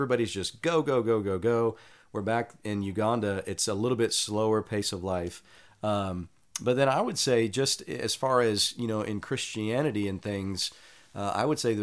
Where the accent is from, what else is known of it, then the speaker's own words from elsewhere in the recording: United States; So very different for me growing up outside of America and then coming back and trying to pastor an American church.